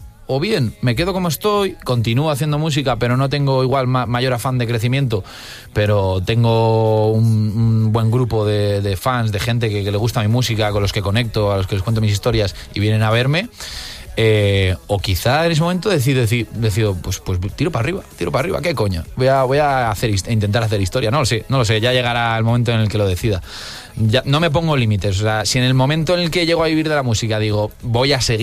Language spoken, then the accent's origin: Spanish; Madrid, Community of Madrid, Spain; de madre vasca, pero sí, prácticamente, yo soy madrileño. No soy gato totalmente, como dicen